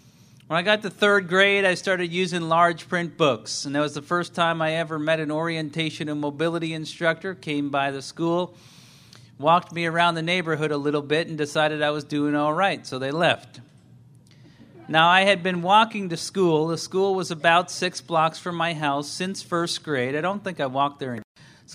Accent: Milwaukee, Wisconsin, United States; I grew up in Milwaukee.

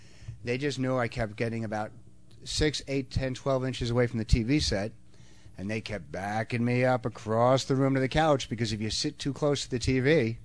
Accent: Massapequa Park, New York, United States; But I remember growing up originally, I was from Long Island, Massapequa Park, anybody knows where that is?

